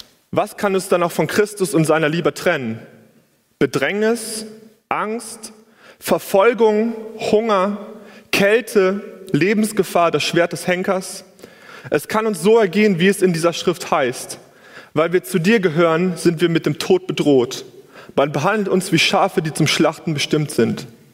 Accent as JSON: {"language": "German", "town": "Bünde", "region": "North Rhine-Westphalia", "country": "Germany", "tie": "born or raised there", "also_born_or_lived": "Texas", "said": "Ich komme ursprünglich aus Bünde, aus dem wunderschönen Ostwestfalen, bin dort auch aufgewachsen und bin dann nach meiner Zeit in Texas auf die Bibelschule gekommen"}